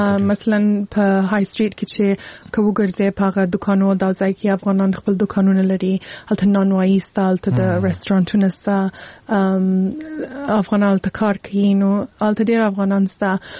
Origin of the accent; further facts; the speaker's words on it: Afghanistan; صحیح ده چې هلته لوی سوی نه یم، هلته مې درس ویل نه دی، خو مور و پلار مې افغانان دي، زه خپله افغان یم.